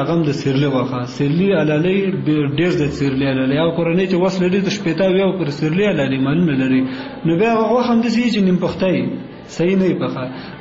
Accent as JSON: {"language": "Pashto", "region": "Kunar", "country": "Afghanistan", "said": "زه اصلا د کونړ ولایت اوسیدونکی یم. ګوره ما په نورستان کې وخت هم تیر کړی"}